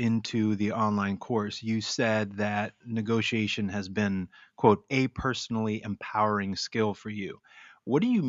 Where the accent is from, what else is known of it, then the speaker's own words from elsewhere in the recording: United States; in my experience growing up in America, that we are taught how to debate and argue